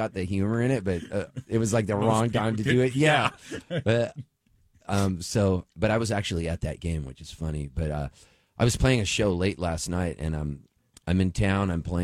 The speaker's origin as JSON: {"language": "English", "town": "San Diego", "region": "California", "country": "United States", "said": "it's just me, the skinny guy from San Diego. And I go, hi, you guys. … I'm here from San Diego."}